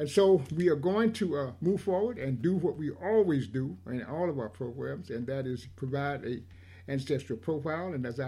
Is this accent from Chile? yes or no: no; Raleigh, North Carolina, United States; She was born into bondage in 1858 in Raleigh, North Carolina, my hometown.